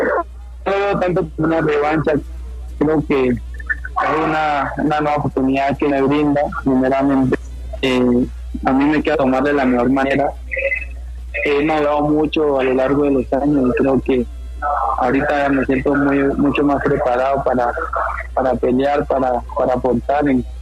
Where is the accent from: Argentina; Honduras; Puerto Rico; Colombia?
Colombia; also born or lived in United States; Creo que soy colombiano y estando en Estados Unidos pude ver mucho la liga